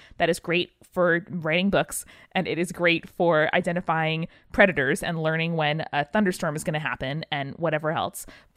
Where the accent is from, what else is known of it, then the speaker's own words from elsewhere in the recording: Northeast, United States; We grew up in the Northeast. We get nor'easters. We get hurricanes.